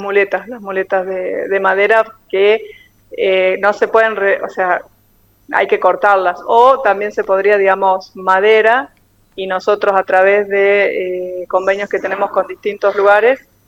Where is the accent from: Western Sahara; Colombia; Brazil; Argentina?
Argentina; nosotros que somos argentinos